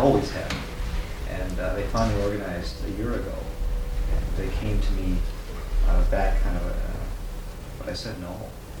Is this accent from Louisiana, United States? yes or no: no; Willamina, Oregon, United States; Willamina, Oregon.